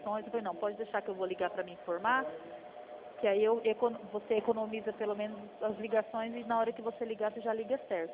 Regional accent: São Paulo, Brazil; Eu sou do estado de São Paulo

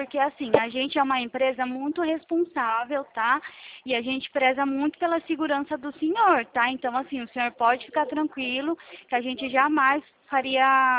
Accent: São Paulo, Brazil; eu sou aqui do interior de São Paulo

